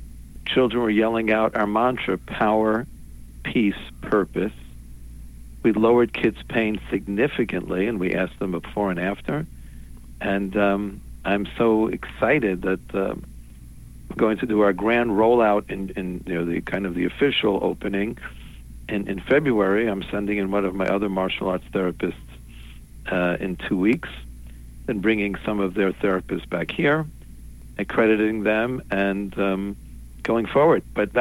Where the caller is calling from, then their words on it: Southfield, Michigan, United States; I'm calling you from Southfield, Michigan, where it's now afternoon.